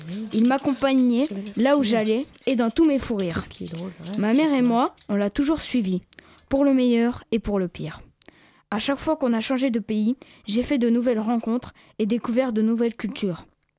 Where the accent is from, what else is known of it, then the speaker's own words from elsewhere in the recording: France; born there; also born or lived in Libya; Je suis franco-syrien. Dans notre famille, nous avons déjà beaucoup voyagé. Je suis né en France d'un père syrien qui est venu à Paris pour étudier à la Sorbonne. Ma mère est bretonne